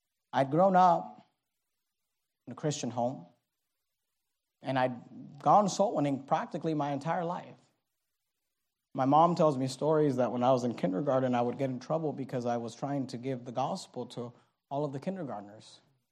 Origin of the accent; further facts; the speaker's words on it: Hayward, California, United States; When I was 13 years old, we moved. I grew up in Hayward, California. We moved to San Leandro, California.